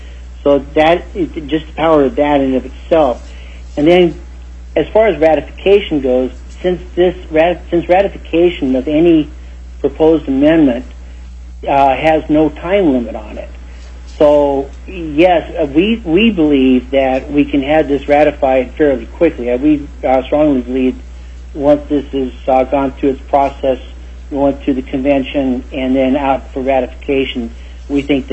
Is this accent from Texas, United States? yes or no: no; Alaska, United States; on a point of pride as an Alaskan, as an American, I really want to see Alaska leading the way on this.